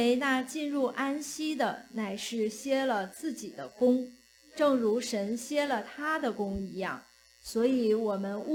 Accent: China; 我在这边碰到一个西人，他知道我是中国人

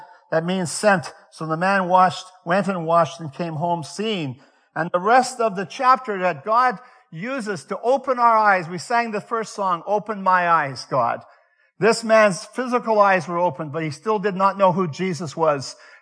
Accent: Netherlands; our children were born in Europe, and I speak some Dutch because I'm originally from Holland.

